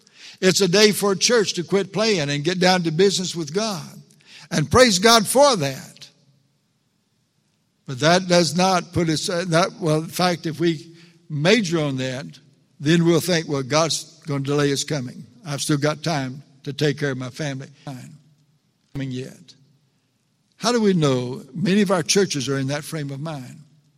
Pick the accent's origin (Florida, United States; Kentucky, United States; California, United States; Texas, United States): Texas, United States; Luling; I remember reading a sign when I was a young person in my hometown of Luling, Texas